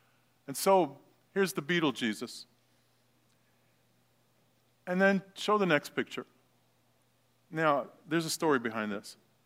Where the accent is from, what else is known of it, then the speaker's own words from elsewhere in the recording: Brooklyn, New York, United States; I grew up in Brooklyn, New York, for those of you who didn't hear my story, and grew up in a neighborhood that you were either Jewish or Italian.